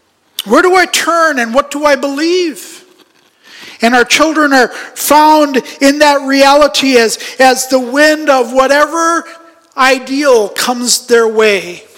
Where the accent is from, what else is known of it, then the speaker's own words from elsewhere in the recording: Pakistan; And when I grew up in Pakistan, this is how they would do it back then in the old days.